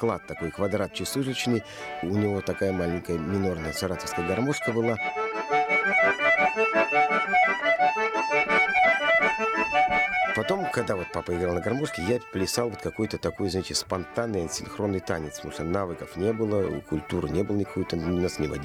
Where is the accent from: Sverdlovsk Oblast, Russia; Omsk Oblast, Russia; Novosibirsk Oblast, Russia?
Sverdlovsk Oblast, Russia; Novaya Kushva; born there; Поселок Новая Кушва, Свердловская область, город Нижний Тагил. Это большой индустриальный центр, где много всяких крупных заводов. Ну, такой индустриальный центр.